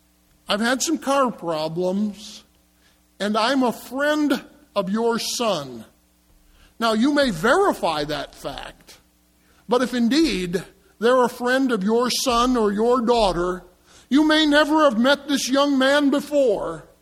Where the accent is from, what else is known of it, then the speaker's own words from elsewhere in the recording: Wisconsin, United States; Now, if you're like me, having been born and raised in the Wisconsin countryside, we knew Ben Franklin's admonition, early to bed and early to rise